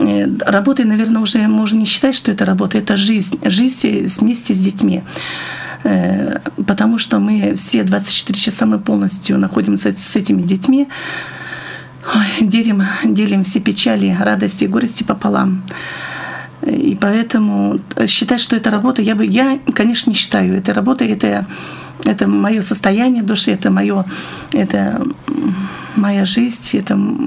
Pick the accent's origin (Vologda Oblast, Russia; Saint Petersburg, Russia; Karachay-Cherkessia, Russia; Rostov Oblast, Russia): Vologda Oblast, Russia; я сама из Кириловского района, мы любим с детьми отдыхать у меня на родине.